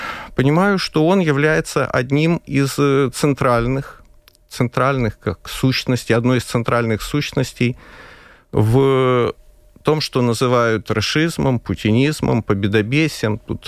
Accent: Ukraine; то, что я украинец

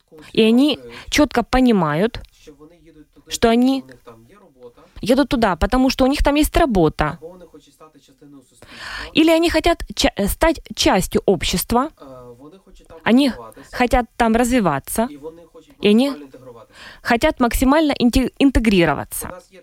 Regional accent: Kyiv, Ukraine; предки всю жизнь были русскоязычными. Потому что, например, город Киев, который является моим родным городом, в нем использовалось очень много языков.

